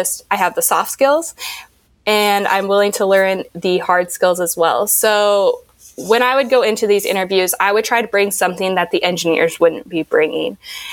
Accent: Rolla, Missouri, United States; I am from Rolla, Missouri, even smaller than Springfield. I'm from a small town, and that's actually where my school is at.

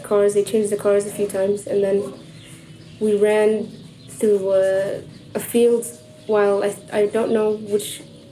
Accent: United States; Couldn't do any American things, and I'm born and raised in America. I'm just as equal as an American as any blonde hair, blue-eyed girl, you know?

